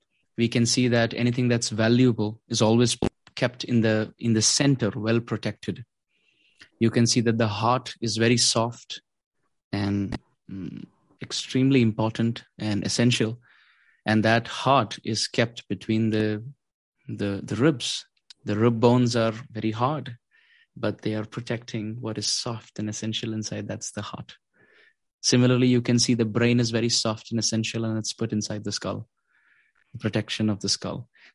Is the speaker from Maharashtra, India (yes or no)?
yes; Mumbai, Maharashtra, India; I come from Mumbai, so we have the example of vada pav there.